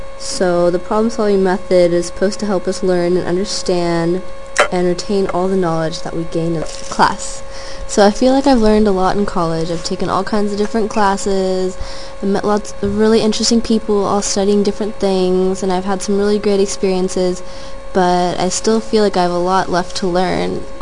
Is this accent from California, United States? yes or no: yes; Irvine, California, United States; also born or lived in Germany; now in San Diego, United States; I was born in Germany, but I grew up in Irvine, California. I moved to San Diego 4 years ago and started college here right after high school.